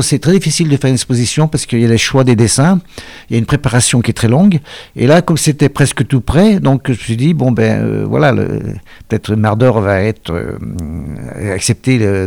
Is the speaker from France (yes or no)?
yes; Lyon, Auvergne-Rhône-Alpes, France; born there; Parce que je suis né à Lyon, j'ai fait mes débuts à Paris, ensuite je suis revenu à Lyon